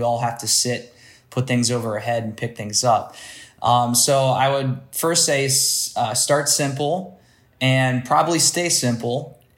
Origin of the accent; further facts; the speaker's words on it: Ohio, United States; also born or lived in New York; Moved back to Ohio, my home state, and started two gyms of my own with a partner, one of my close friends.